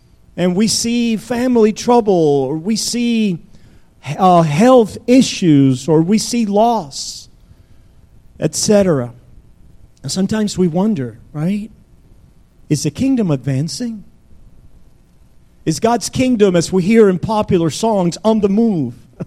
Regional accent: Cuba; Personally, I grew up in Cuba

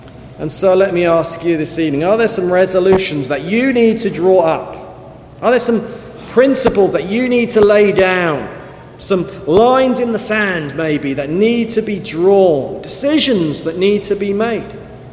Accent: New Haven, Connecticut, United States; I come from New Haven. We've got a college there named after him.

